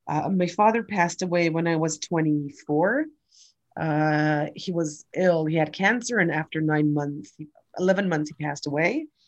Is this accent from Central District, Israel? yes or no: yes; Ra'anana, Central District, Israel; English is a second language; also born or lived in Canada / California; And I grew up in Orthodox and religious schools in Ra'anana. And we lived in Canada and California for a year and a half.